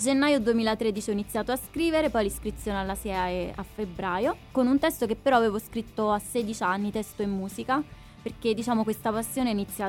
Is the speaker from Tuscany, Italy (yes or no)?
no; Benevento, Campania, Italy; Vengo da Benevento.